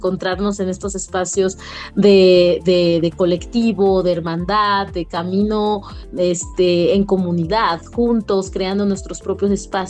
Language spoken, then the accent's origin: Spanish; León, Guanajuato, Mexico; como en el caso mío, que soy originaria de León, Guanajuato.